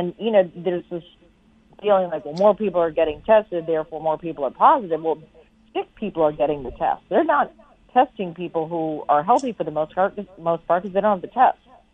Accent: United States; I'm actually American.

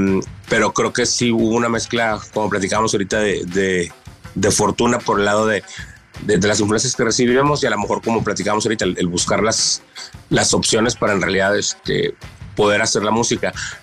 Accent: Mexico; para nosotros son universales como latinos o como mexicanos

